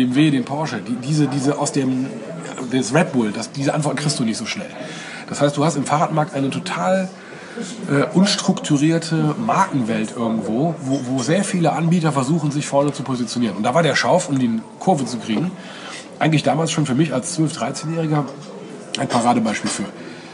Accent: Oberwinter, Rhineland-Palatinate, Germany; born or raised there

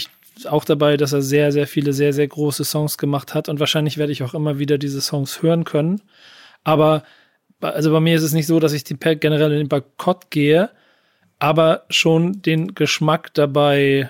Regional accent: Hamburg, Germany; ich komme aus Hamburg

